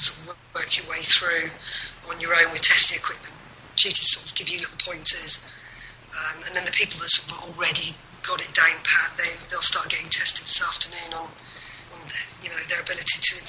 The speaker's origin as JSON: {"language": "English", "region": "London", "country": "United Kingdom", "said": "I'm from London."}